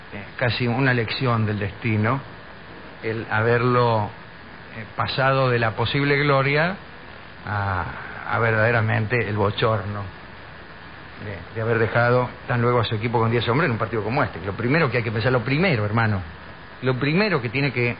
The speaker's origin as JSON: {"language": "Spanish", "town": "Rosario de la Frontera", "region": "Salta", "country": "Argentina", "said": "de Rosario de la Frontera en Salta, mira vos."}